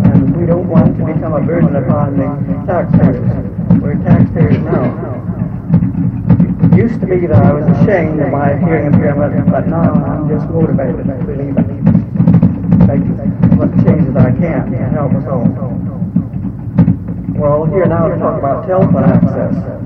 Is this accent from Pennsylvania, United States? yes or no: yes; Bloomsburg, Pennsylvania, United States; I'm from Bloomsburg.